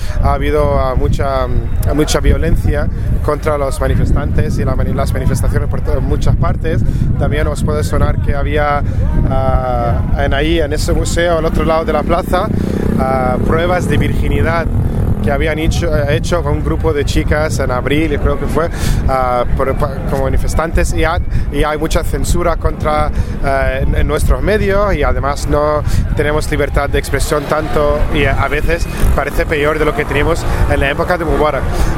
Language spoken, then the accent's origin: Spanish; Cairo, Cairo Governorate, Egypt; Spanish is a second language; y soy del Cairo